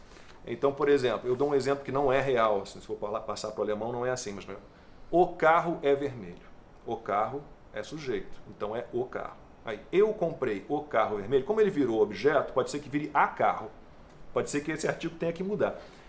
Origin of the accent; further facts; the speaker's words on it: Brazil; eu tenho dupla cidadania, eu sou alemão e brasileiro